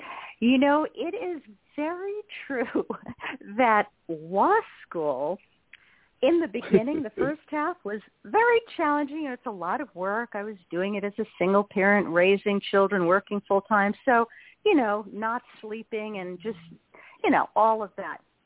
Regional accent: Brooklyn, New York, United States; I grew up in Brooklyn, New York, and people around me had the illusion that we were, you know, all caring, sharing people

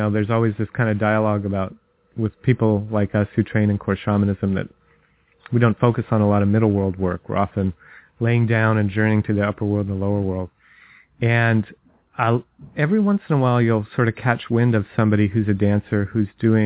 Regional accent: Utah, United States; You know, cold Utah winter. I grew up in Utah.

